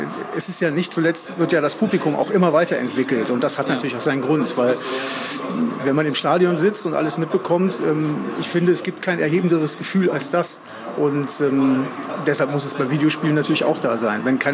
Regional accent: Cologne, North Rhine-Westphalia, Germany; born there; Ich bin in Köln geboren

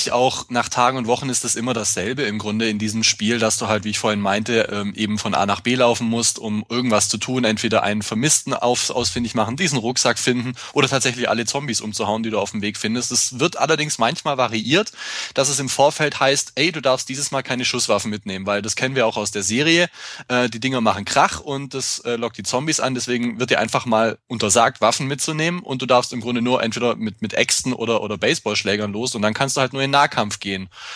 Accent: Swabia, Germany; ich bin Schwabe

